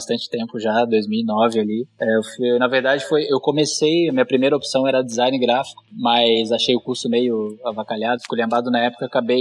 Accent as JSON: {"language": "Portuguese", "town": "Florianópolis", "region": "Santa Catarina", "country": "Brazil", "said": "eu tenho 33 anos, assim como o Marcelo, eu sou aqui de Floripa."}